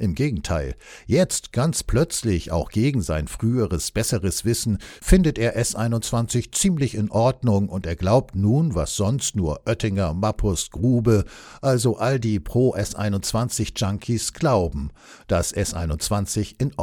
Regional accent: Baden-Württemberg, Germany; für den ich mich als Schwabe schäme.

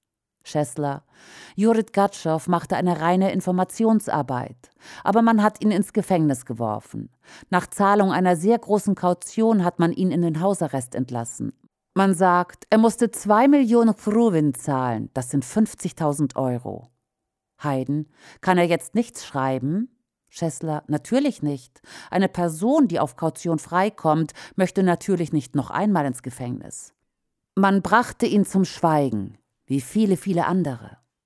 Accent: Mykolaiv, Mykolaiv Oblast, Ukraine; Ich habe in meiner Heimatstadt Nikolajew eine ehemalige Kollegin aus dem Stadtrat.

